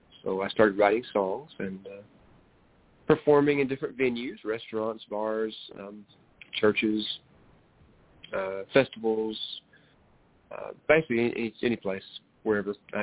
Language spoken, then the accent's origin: English; Kentucky, United States; I am from Kentucky, born and raised.